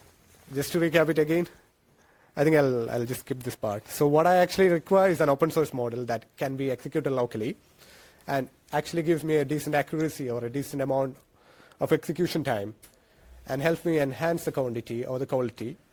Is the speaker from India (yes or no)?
yes; Kerala, India; first language Malayalam; English is a second language; if I'm speaking in my mother tongue called Malayalam, I'm just going to sit here and I'm trying to explain the concept to him.